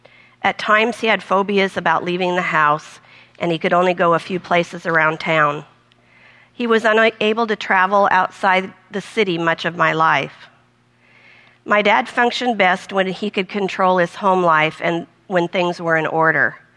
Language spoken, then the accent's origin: English; Portland, United States; I was born here in Portland. I grew up near the airport, and I lived in the same house until I left home at 18.